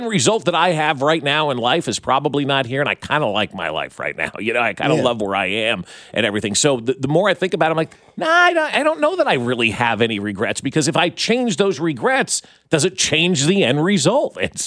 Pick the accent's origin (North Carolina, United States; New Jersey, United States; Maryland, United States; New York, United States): New Jersey, United States; But that person that ratted you out, man, I grew up in New Jersey.